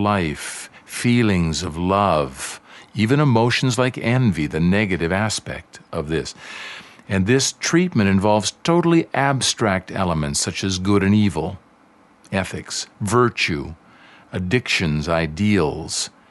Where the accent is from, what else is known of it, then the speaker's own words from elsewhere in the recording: Canada; I'm from Canada. Canada's a country that has everything